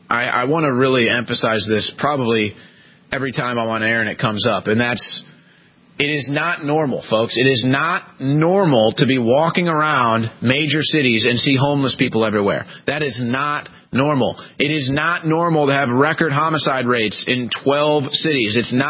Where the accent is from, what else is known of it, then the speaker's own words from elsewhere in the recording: St. Louis, Missouri, United States; now in Austin, United States; I mean, I'm just thinking about growing up in St. Louis.